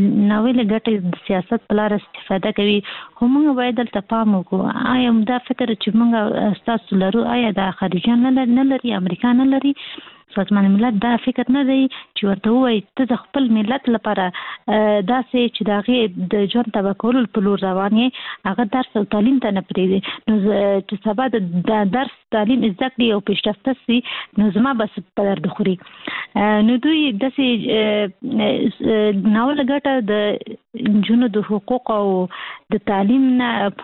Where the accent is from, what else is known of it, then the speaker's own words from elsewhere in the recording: Kabul, Afghanistan; مونږ خاصي د کابل یو